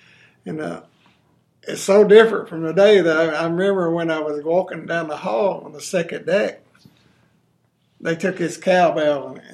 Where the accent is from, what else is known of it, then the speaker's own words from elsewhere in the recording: Benton, Kentucky, United States; I was born in Benton, Kentucky, in Possum Trot, Kentucky.